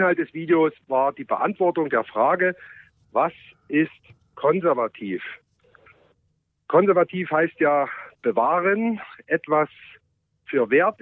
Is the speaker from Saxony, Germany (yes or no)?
yes; Leipzig, Saxony, Germany; Ich bin im Leipziger Osten groß geworden, nämlich genau in derselben Straße, wo das Bruno-Plache-Stadion bis heute steht.